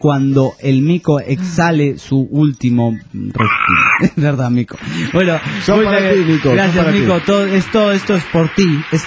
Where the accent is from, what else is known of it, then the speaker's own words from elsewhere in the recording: Mexico; Yo soy un mexicano.